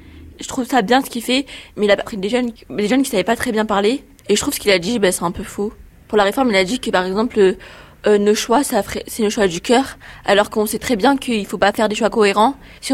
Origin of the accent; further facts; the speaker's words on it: France; ils savent qu'on est français